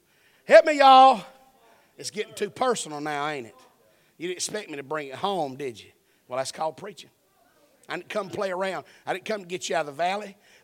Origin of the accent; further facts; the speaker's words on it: Chattanooga, Tennessee, United States; I was raised up in Chattanooga, Tennessee. My mother was a barkeep at Poteek's Package Store.